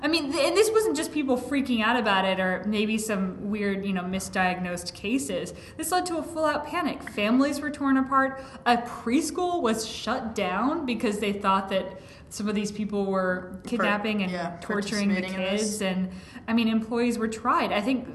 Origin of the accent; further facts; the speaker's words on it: Alameda, California, United States; Alameda, my hometown. I grew up there.